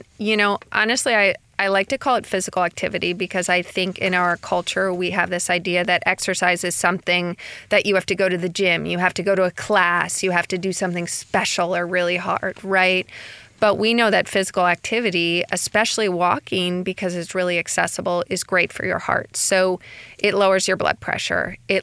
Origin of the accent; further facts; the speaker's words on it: Oregon, United States; We're from Oregon, so we have to get used to the rain.